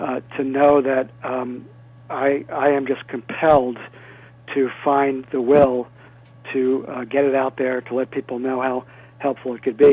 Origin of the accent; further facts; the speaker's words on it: Wilmington, Delaware, United States; I was a rebellious teenager in my hometown of Wilmington, Delaware.